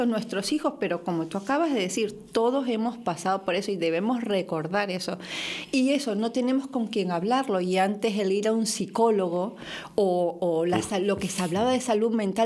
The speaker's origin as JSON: {"language": "Spanish", "town": "Miami", "region": "Florida", "country": "United States", "accent": "Miami", "said": "tengo un acento mayamense."}